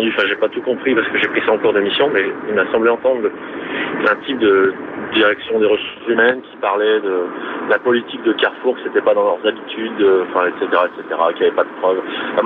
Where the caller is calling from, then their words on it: northern France, France; j'appelle du nord de la France.